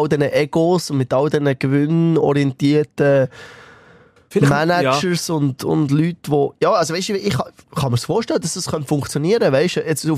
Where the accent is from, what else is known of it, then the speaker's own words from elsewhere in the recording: Switzerland; bei uns in der Schweiz funktioniert es auch mit den 7 Bundesräten